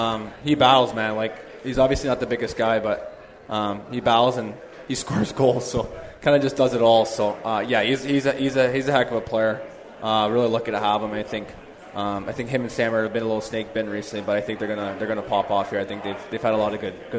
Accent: Toronto, Ontario, Canada; I'm from Toronto.

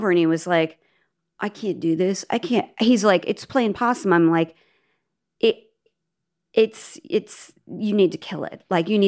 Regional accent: Nebraska, United States; We are from Nebraska.

